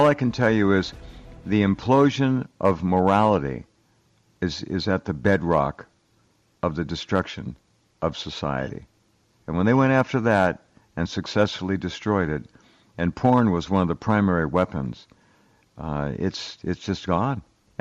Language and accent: English; Santa Barbara, California, United States; Well, I'm from Santa Barbara. I'm right there with you.